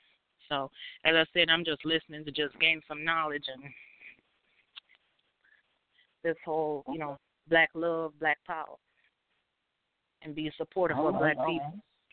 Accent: Jamaica; Well, as I said, I'm originally from Jamaica.

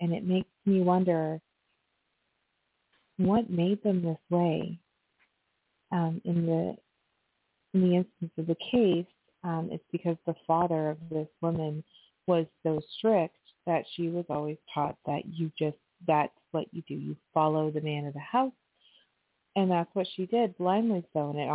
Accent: Pacific Northwest, United States; So often I listen, I'm from the Northwest.

